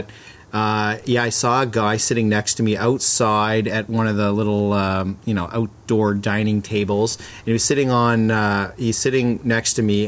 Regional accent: Toronto, Ontario, Canada; moved away; Growing up in Toronto, baseball was big, and I went to a lot of games.

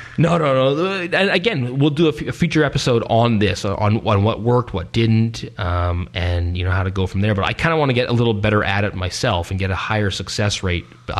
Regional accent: Canada; kind of a little bit proud of the whole being Canadian.

